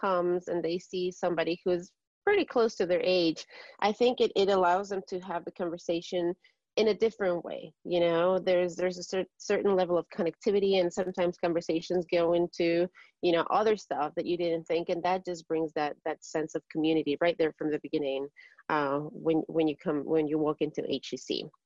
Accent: Ecuador; English is a second language; moved away as an adult; now in United States; I'm from Ecuador, and when I first arrived to this country

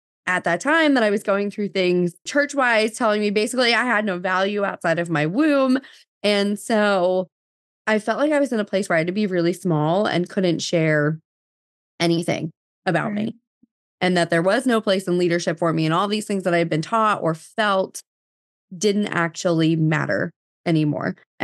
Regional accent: New Jersey, United States; And so I always knew that I was supposed to live in the deep South in the United States, even though I grew up in New Jersey.

